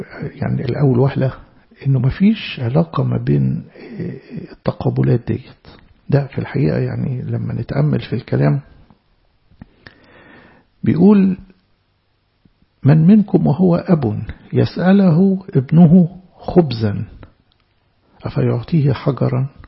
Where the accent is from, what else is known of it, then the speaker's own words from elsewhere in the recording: Alexandria, Alexandria Governorate, Egypt; يعني عندنا في اسكندرية نسميها أرميت